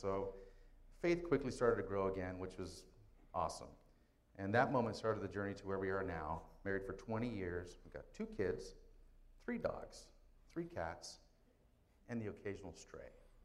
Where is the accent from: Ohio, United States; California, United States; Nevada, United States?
California, United States; Lemoore; also born or lived in Japan / Long Beach, United States / San Jose, United States / Okinawa, Japan; I was born in Japan. I moved to Long Beach, then to San Jose, then to Lemoore, then to Okinawa, and then finally back to Lemoore. And that's all before I was 14.